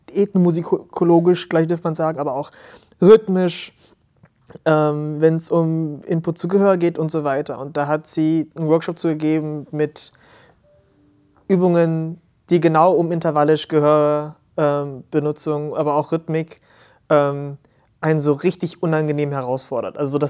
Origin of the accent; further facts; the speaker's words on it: Hamburg, Germany; Ich bin mitunter in Hamburg aufgewachsen sehr lange und ich habe hier studiert, meinen Bachelor an der Hochschule für Musik und Theater in Hamburg.